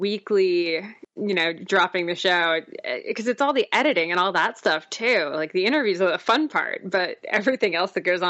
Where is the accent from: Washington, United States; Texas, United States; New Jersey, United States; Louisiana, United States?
New Jersey, United States; accent: New Jersey; now in Ontario, Canada; So I'm a Jersey girl. I grew up in New Jersey. I'm hoping to lose the accent at some point now that I live in Ontario, but it doesn't seem to be happening anytime soon.